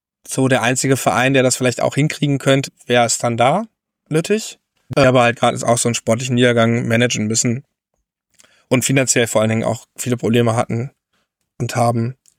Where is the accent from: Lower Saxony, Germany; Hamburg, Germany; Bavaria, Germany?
Lower Saxony, Germany; Hanover; Ich komme ja, wie gesagt, aus Hannover.